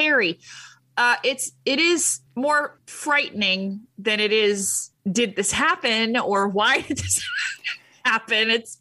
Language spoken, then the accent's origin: English; Huntington Beach, California, United States; Which I can relate to because I was raised in Huntington Beach. Everybody in Huntington Beach is like that.